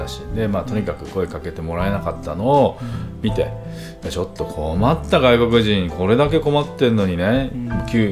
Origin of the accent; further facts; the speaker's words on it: Fukuoka, Japan; 私の故郷の福岡でね